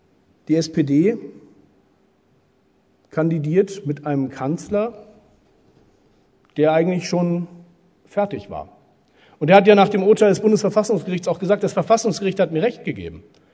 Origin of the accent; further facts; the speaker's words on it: Heidelberg, Baden-Württemberg, Germany; wo ich herkomme in Heidelberg in der Rhein-Neckar-Region